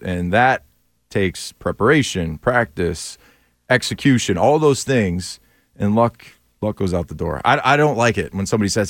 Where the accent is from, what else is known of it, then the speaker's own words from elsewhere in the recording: Louisiana, United States; I'm from Louisiana. I'm out here just to play football.